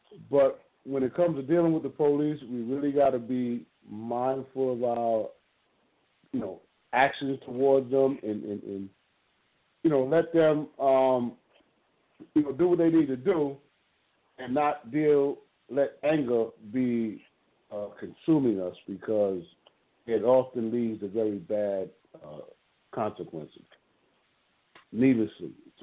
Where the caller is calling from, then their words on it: Brooklyn, New York, United States; I'm calling from Brooklyn, New York.